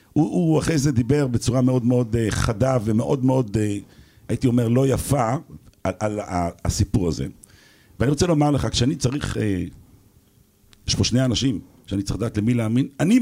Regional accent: Jerusalem, Jerusalem District, Israel; אני אומר לך כירושלמי

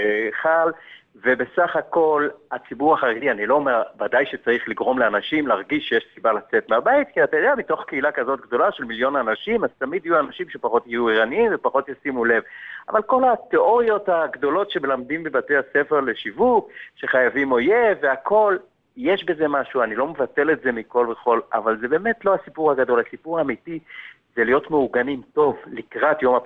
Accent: Jerusalem, Jerusalem District, Israel

